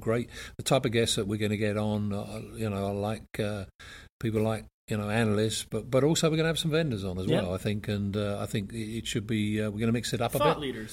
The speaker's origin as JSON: {"language": "English", "region": "England", "country": "United Kingdom", "said": "apart from being an Englishman, and you thought I came from Chicago, didn't you?"}